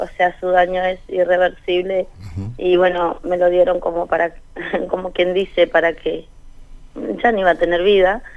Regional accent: Picún Leufú, Neuquén, Argentina; Yo soy de Picunlaufú, soy nacida y criada en Picunlaufú.

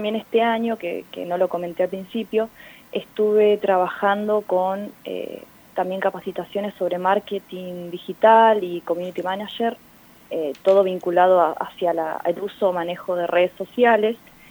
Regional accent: Chos Malal, Neuquén, Argentina; now in Neuquén, Argentina; Bien, mira, yo soy de Chosmalal, estoy viviendo en Neuquén hace ya 8 años. Me vine a estudiar

